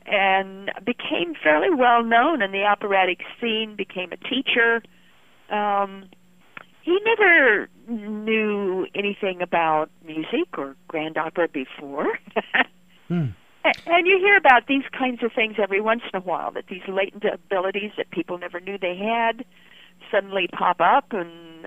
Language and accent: English; Idaho, United States; I come originally from Idaho, so we're good Idahoans.